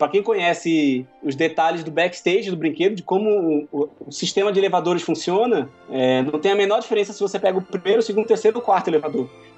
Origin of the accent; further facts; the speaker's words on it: Brazil; que eu sou brasileiro